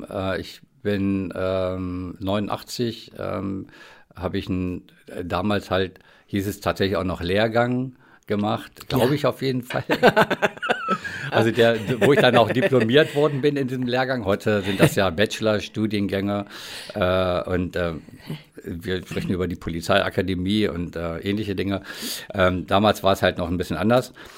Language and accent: German; Lower Saxony, Germany; born there; Ich komme gebürtig aus dem Landkreis Northeim und das war letztendlich der Grund, warum ich auch wieder zurückgegangen bin.